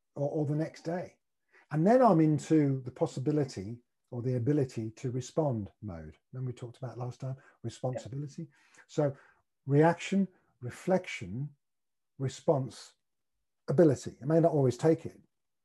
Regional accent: Birmingham, West Midlands, United Kingdom; I'm from Birmingham, so I almost count as being not living in the south as long as I am.

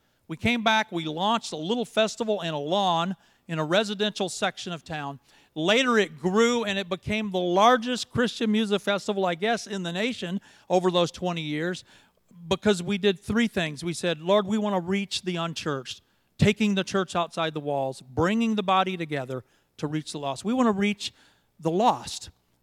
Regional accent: North Carolina, United States; But I came from North Carolina, grew up in North Carolina, met this Norwegian Lutheran at the time in Sioux Falls.

